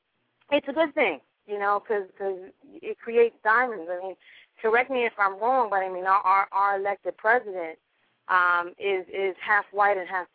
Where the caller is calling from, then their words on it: Austell, Georgia, United States; I'm calling from Austell, Georgia.